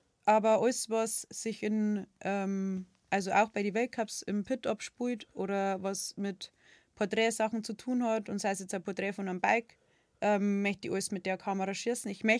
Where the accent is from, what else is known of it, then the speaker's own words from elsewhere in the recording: Germany; Und das Lustige ist, ich bin Deutsche.